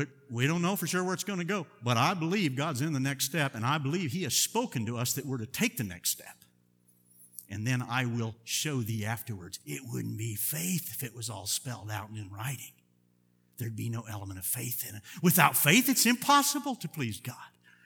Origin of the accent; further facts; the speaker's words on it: United States; I'm not a city guy. I'm from Cornfield, USA.